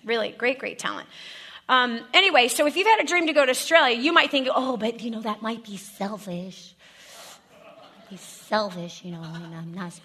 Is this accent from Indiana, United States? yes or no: yes; Indiana, United States; I grew up in Indiana. We were programmed to think we never leave Indiana.